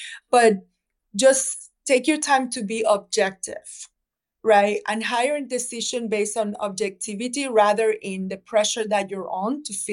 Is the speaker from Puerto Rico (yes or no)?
yes; Puerto Rico; And, you know, I'm from Puerto Rico, I'm from the Caribbean.